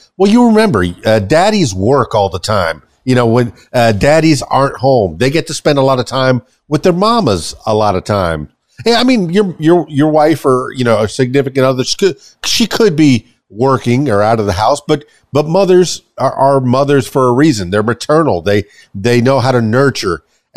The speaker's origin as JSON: {"language": "English", "town": "Miami", "region": "Florida", "country": "United States", "said": "I'm from Miami. I'm half Cuban, half Irish."}